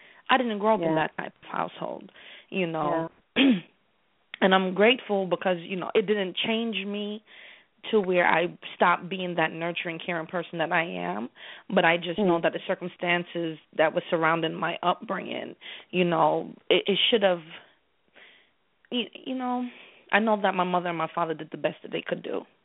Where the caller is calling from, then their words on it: Connecticut, United States; I'm calling from Connecticut.